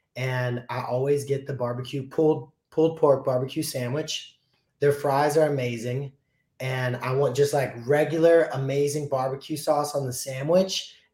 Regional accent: Oxford, Alabama, United States; I grew up in Northeast Alabama, Oxford, yeah. Alabama. It was Oxford. A smaller town when I was there than it is now.

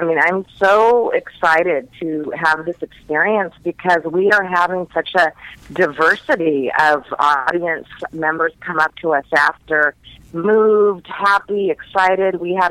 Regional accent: Los Angeles, California, United States; I'm also from Los Angeles.

